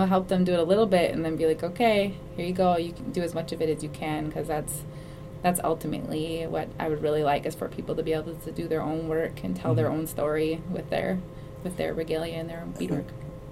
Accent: Cloquet, Minnesota, United States; Well, I grew up in the Cloquet area of Fond du Lac, and I didn't really do a lot of cultural arts when I was growing up.

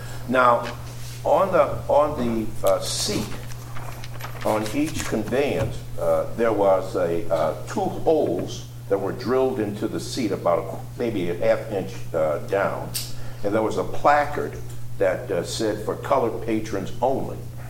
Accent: New Orleans, Louisiana, United States; And I grew up in New Orleans, and I'm old enough to have lived through the segregated South.

